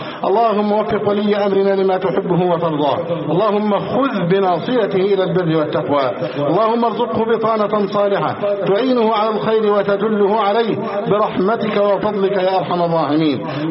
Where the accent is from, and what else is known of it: Egypt